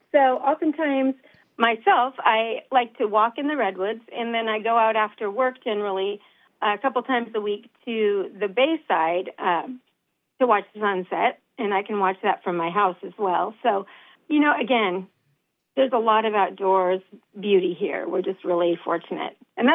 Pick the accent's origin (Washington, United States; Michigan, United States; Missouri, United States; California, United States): California, United States; Eureka; When I was born. So I'm fourth generation.